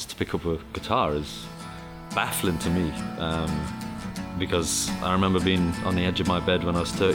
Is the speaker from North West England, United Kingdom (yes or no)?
yes; Manchester, North West England, United Kingdom; also born or lived in Ireland; now in Chicago, United States; I'm from Ireland originally, a place called County Mayo, but I grew up in Manchester.